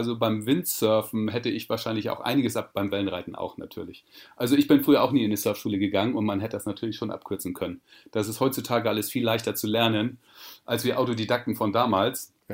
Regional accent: Sylt, Schleswig-Holstein, Germany; now in Munich, Germany; Also ursprünglich komme ich von der Insel Sylt. Also München ist gar nicht meine Heimat. Mhm. Und auf Sylt bin ich geboren und aufgewachsen. Und da bin ich dann natürlich auch mit dem Meer und mit den Wellen in Verbindung gekommen.

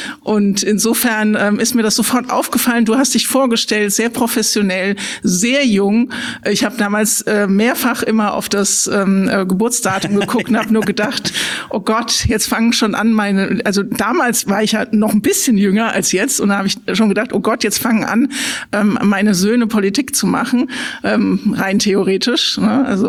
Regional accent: Frankfurt, Hesse, Germany; now in Kelkheim, Germany; Genau, also ich bin Ur-Frankfurterin, also ich bin in Frankfurt geboren und groß geworden, habe da studiert und arbeite auch eben jetzt an der Uni, an der ich auch studiert habe und bin aber dann in den schönen Taunus gezogen.

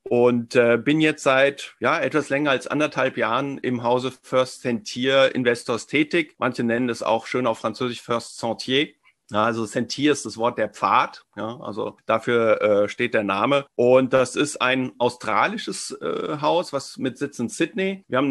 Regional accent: Germany; also born or lived in France; lebe schon seit fast 50 Jahren jetzt in Deutschland. Ich bin in Frankreich geboren, bin dann mit meinen Eltern damals nach Deutschland gekommen, zugewandert sozusagen. Aber bin jetzt schon so lange hier. Eigentlich fühle ich mich mehr als Deutscher.

